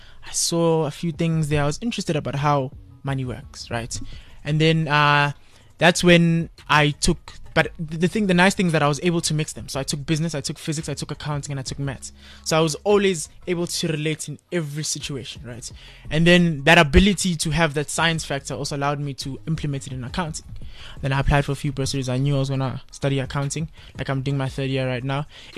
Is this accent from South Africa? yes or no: yes; Kempton Park, Gauteng, South Africa; I'm from Norcombe Park, right? In the Kempton Park, yeah. I'm 21 years of age, bachelor's of accounting students at the University of Johannesburg, my third year.